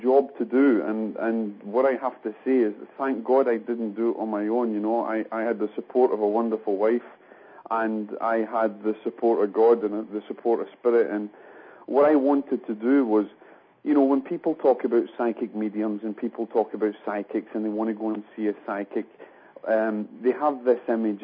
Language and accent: English; Scotland, United Kingdom; I'm a Scotsman.